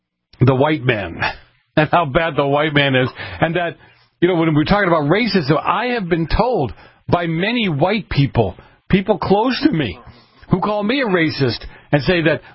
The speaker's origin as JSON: {"language": "English", "town": "Boston", "region": "Massachusetts", "country": "United States", "tie": "born or raised there", "said": "even in my days growing up in Boston in an Italian section, nobody's guilty"}